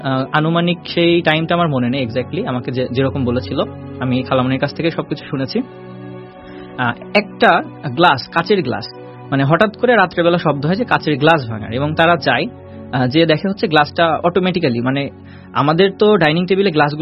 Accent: Khulna, Khulna Division, Bangladesh; তবে আমাদের দেশের বাড়ি যেহেতু খুলনা

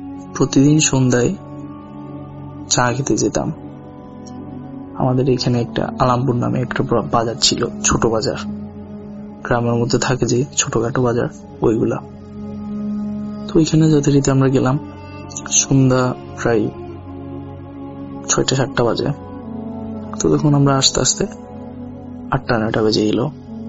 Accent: Sonagazi, Chittagong Division, Bangladesh; আমার বাড়ি হচ্ছে তাকিয়া বাজার পাইকপাড়া ফেনী সোনাগাজীতে।

